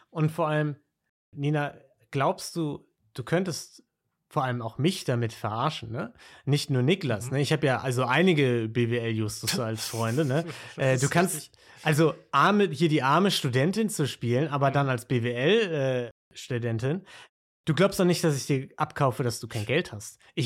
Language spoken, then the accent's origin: German; Berlin, Germany; Ich komme selbst aus Berlin.